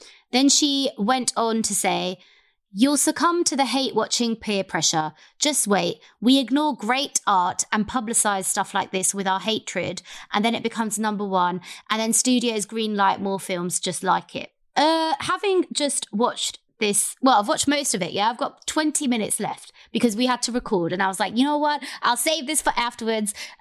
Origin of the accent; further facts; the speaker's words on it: London, United Kingdom; And I was just like, yeah, I am the Londoner.